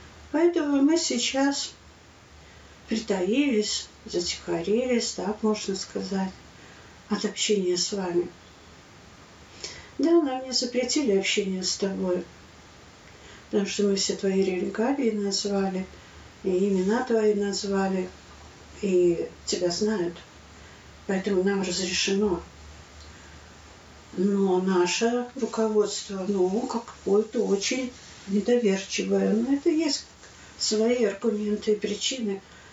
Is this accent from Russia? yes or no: no; Riga, Latvia; из Риги, Латвии.